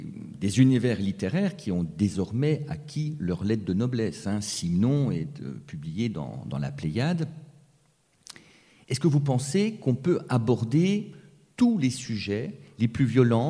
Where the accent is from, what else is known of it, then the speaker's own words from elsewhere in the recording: Morteau, Bourgogne-Franche-Comté, France; en plus je suis franc-comtois, donc je suis né à Morteau dans le Doubs.